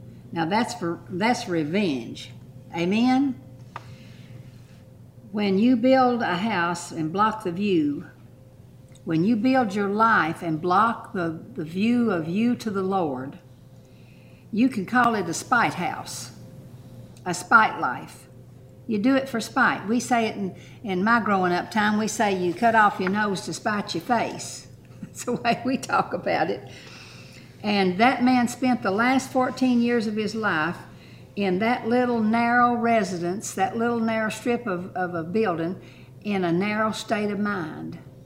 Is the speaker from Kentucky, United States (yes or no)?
yes; Kentucky, United States; I come from Eastern Kentucky up in the Appalachian Mountains, and my grandfather came from Catanzaro, Italy, and he came into a land of America